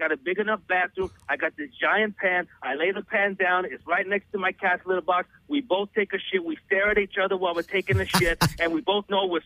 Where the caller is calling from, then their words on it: West Covina, California, United States; I'm calling from West Covina.